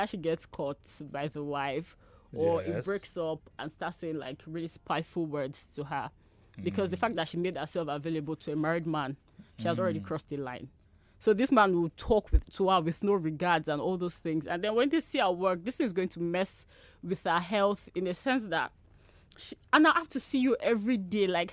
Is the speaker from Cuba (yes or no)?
no; Osun, Nigeria; I'm from Osun.